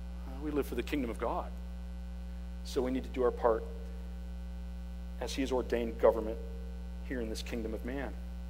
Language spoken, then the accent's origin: English; El Paso, Texas, United States; and we lived in El Paso, Texas, my hometown, and we were in a two-bedroom apartment